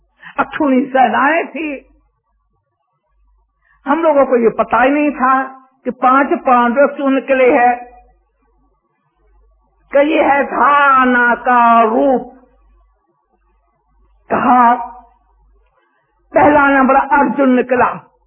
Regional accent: India; also born or lived in Japan; लेकिन मैं भी जापान में पैदा हुई।

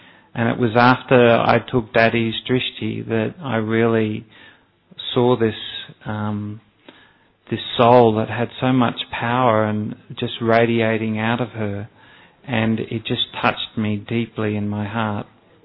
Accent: Australia; now in India; And I'm originally from Australia.

